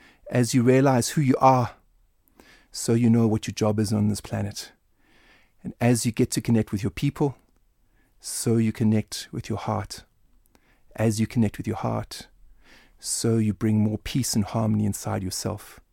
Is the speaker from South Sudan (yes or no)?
no; South Africa; I come from the nation of Nelson Mandela. I come from the Xhosa people.